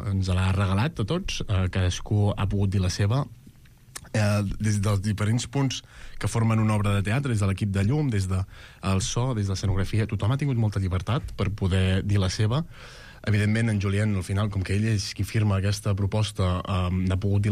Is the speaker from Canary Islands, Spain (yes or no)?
no; Vic, Catalonia, Spain; Jo sóc de Vic